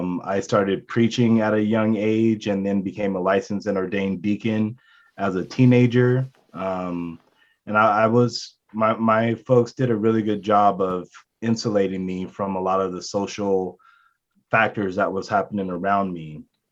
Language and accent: English; Los Angeles, California, United States; born there; I was born in Los Angeles in Martin Luther King Jr. Hospital.